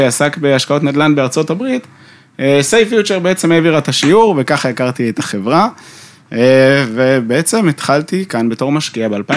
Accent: Beit Shemesh, Jerusalem District, Israel; גדלתי במשפחה בלי הרבה אמצעים כלכליים, גדלתי בבית שמש במקור

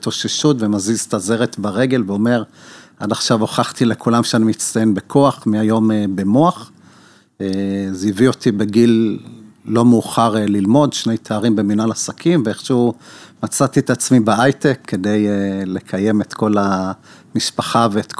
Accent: Beit Zera, Northern District, Israel; נולדתי בקיבוץ, משפחה עם 6 ילדים, גדלתי עם כל...

